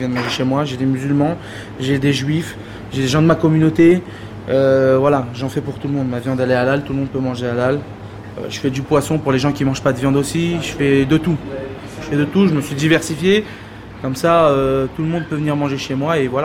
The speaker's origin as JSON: {"language": "French", "town": "Sarcelles", "region": "Île-de-France", "country": "France", "tie": "born or raised there", "said": "Mes parents, ils habitent Sarcelles depuis 80... Allez, peut-être 86, 85. Moi, je suis né en 88, je suis né de Sarcelles. Là, comme je vous ai dit, j'ai fait toute ma vie ici."}